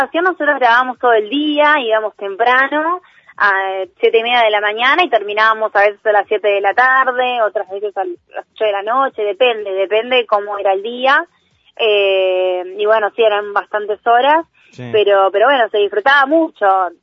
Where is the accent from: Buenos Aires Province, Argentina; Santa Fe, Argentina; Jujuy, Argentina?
Buenos Aires Province, Argentina; Los Polvorines; Sí, Buenos Aires, bueno, en provincia, Los Polvorines.